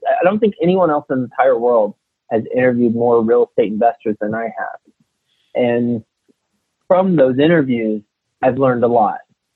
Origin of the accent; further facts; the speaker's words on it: Texas, United States; moved away as an adult; I am from Texas. I went to school at Texas Tech University, and I moved straight from Texas to New York City after graduating.